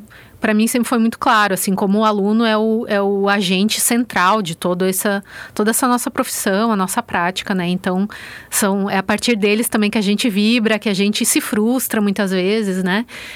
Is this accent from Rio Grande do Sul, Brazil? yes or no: yes; Rio Grande do Sul, Brazil; como vocês podem ter notado pelo meu sotaque, né, eu não sou daqui, não sou alagoana, eu sou gaúcha, né, então a minha formação foi lá no Rio Grande do Sul, na minha graduação e no meu mestrado em filosofia, e o meu doutorado eu fiz no exterior, né, na França.